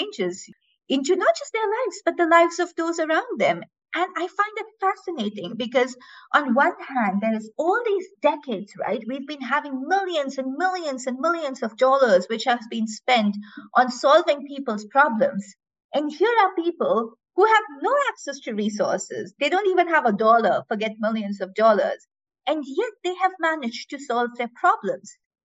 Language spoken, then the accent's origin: English; India; moved away as an adult; I grew up in India and I spent practically all my life there till I moved out recently.